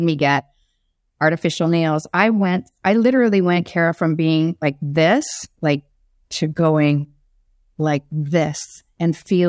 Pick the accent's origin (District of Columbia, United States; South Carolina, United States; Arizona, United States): Arizona, United States; I didn't know who she was. I did, you know, because I was from Arizona.